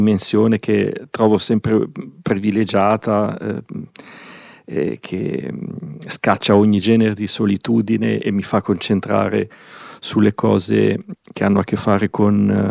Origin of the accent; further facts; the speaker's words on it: Milan, Lombardy, Italy; io sono milanese